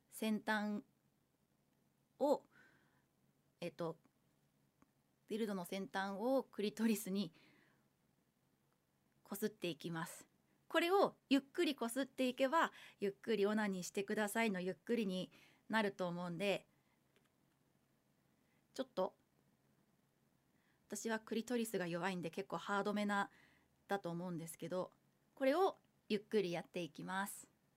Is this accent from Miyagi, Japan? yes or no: no; Gunma, Japan; 出身地は群馬県で新人声優です。